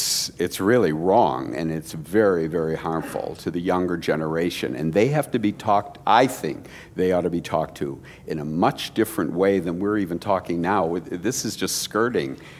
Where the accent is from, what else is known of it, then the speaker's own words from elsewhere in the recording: Chicago, Illinois, United States; I'm from Chicago, and I'd appreciate no pictures.